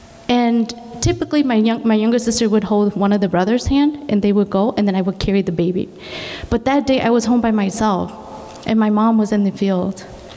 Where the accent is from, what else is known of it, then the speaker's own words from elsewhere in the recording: St. Paul, Minnesota, United States; I grew up in St. Paul.